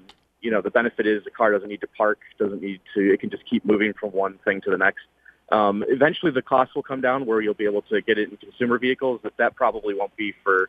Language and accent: English; Detroit, Michigan, United States; also born or lived in North Hills, Pennsylvania; So I grew up in the Detroit area, and we moved around a lot when I was younger, but actually ended up in the North Hills area where I finished high school.